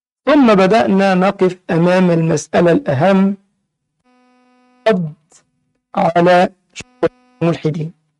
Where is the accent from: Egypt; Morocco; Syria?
Egypt; عندنا في مصر يقولون كلمة يا ريت ما تعمر بيت